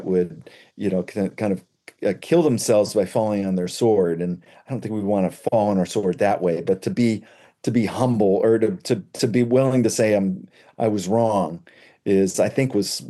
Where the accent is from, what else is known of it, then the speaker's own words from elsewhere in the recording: Ireland; I'm Irish.